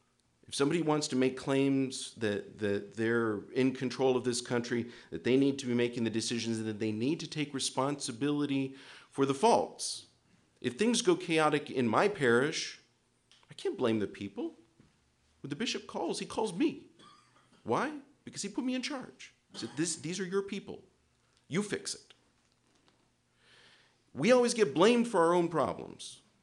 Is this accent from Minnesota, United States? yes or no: no; Torrance, California, United States; Your Grace … from Torrance, California.